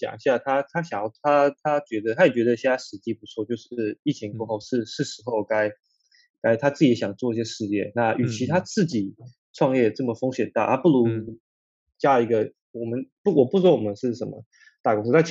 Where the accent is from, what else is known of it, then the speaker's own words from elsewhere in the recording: Taiwan; 然后我一个台湾人，所以就是比较辛苦